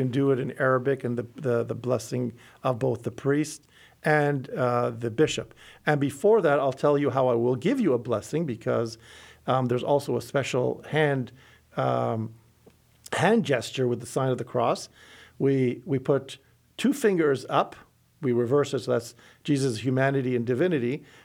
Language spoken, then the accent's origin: English; Vancouver, British Columbia, Canada; also born or lived in Lebanon / Ottawa; now in United States; So yes, I was born in Lebanon and I was raised in Vancouver. I studied in Ottawa, and for the last 12 years of my life, I've been in the U.S. I served as a pastor in Orange County, California